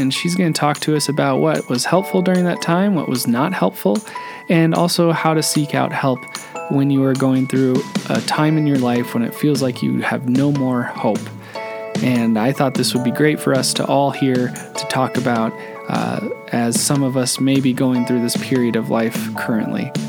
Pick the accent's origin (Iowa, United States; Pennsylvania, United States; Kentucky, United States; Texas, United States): Iowa, United States; I come from Iowa, and we consider ourselves Midwest.